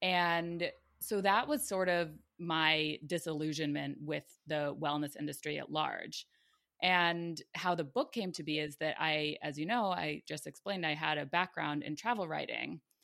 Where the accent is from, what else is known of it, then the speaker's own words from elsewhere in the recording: Rhode Island, United States; Like, I grew up in Rhode Island.